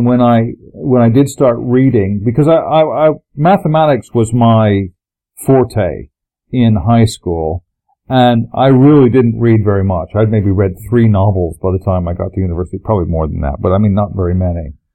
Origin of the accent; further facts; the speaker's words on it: Lancaster, Pennsylvania, United States; also born or lived in California; And yeah, didn't stay there very long, and then went to Lancaster. And the high school that I grew up with, Hempfield High School it's called, it was really very much like Happy Days.